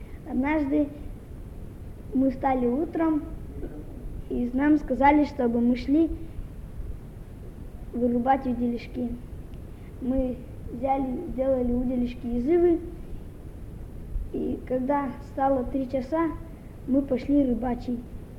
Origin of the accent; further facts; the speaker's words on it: Shvarikha, Russia; мне 13 лет, я родился в Шварихе. Швариха находится недалеко от Зыкова, 7 километров. Когда я был маленький, я туда часто ездил, потом мы туда переехали, и я стал жить там.